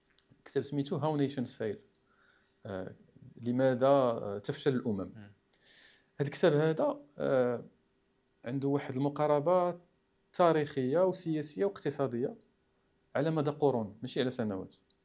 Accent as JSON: {"language": "Arabic", "country": "Morocco", "said": "هذا من بين المشاكل اللي عندنا في المغرب"}